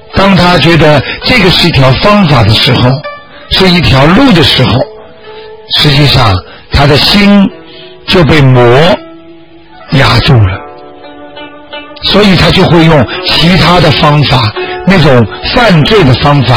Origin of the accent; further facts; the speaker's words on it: China; 我们中国人经常讲句话，功到自然成嘛。